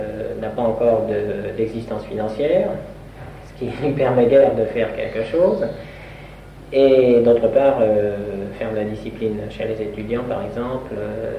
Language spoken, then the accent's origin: French; Orléans, Centre-Val de Loire, France; je suis né à Orléans, c'est pour faire raconter ma vie, en 1941, et j'ai fait mes études au lycée Potier, jusqu'en classe préparatoire des grandes écoles